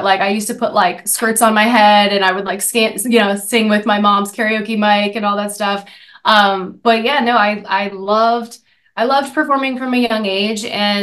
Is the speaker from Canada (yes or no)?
yes; Canada; now in United States; So I'm from Canada originally, and I had a whole initial career in Canada when I first started under a completely different name. And when I moved to the States